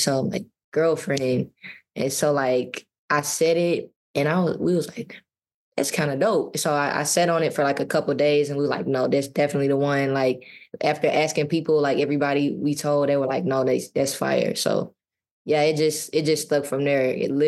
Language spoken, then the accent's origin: English; Mississippi, United States; actually me being a country girl at heart, that really made it an easy adjustment, too, because, well, I'm from Mississippi, obviously, so there's a lot of grass there.